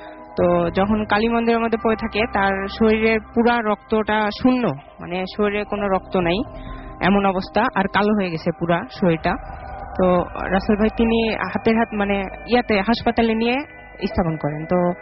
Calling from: Rajshahi, Rajshahi Division, Bangladesh; আমি 9টা থেকে আসছিলাম রাজশাহী থেকে।

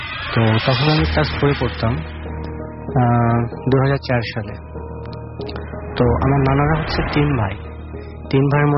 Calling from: Dhaka, Dhaka Division, Bangladesh; মোহাম্মদপুর থেকে আসছি।

